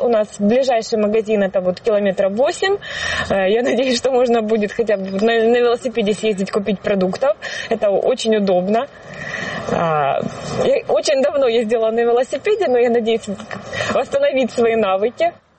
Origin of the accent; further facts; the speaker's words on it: Kharkiv, Kharkiv Oblast, Ukraine; now in Riga, Latvia; Мы приехали из Харькова. Мы неделю сидели в подвале, а когда полетели истребители, мы решили выезжать, потому что стало очень опасно.